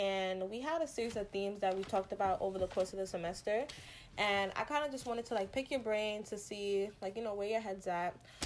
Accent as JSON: {"language": "English", "country": "St. Vincent & Grenadines", "tie": "born there", "said": "I'm also of Caribbean descent. I'm West Indian. I was born in St. Vincent and the Grenadines."}